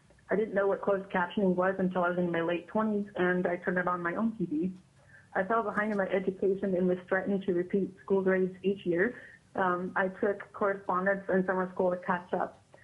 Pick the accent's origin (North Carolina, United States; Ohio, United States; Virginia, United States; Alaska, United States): Alaska, United States; It happened to me as a child growing up in Alaska in the 80s and 90s